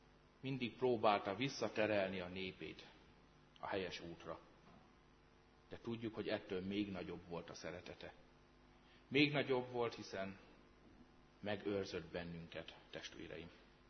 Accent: Hungary; Magyarok vagyunk. Itt vagyunk és élünk.

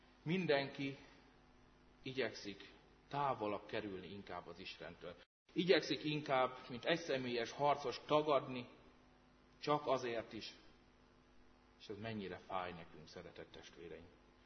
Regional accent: Hungary; Magyarok vagyunk. Itt vagyunk és élünk.

